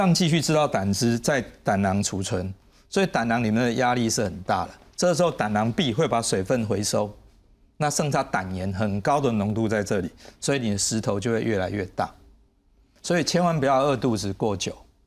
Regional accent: Taiwan; 我们台湾人的胆结石成分开始在变了

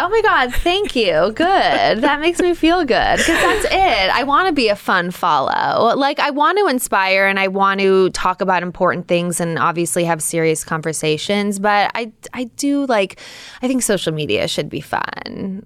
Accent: Los Angeles, California, United States; I grew up in Los Angeles. I went to like a private school on the West Side and I feel like I was around Hollywood.

